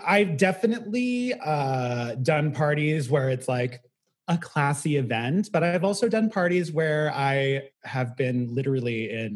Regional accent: California, United States; as I grew up in the Bay Area. So catering was not like a huge part of life the way that it is in New York City.

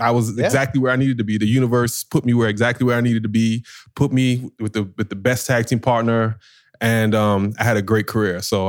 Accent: New York, United States; And that's like a big culture shock. I'm from New York.

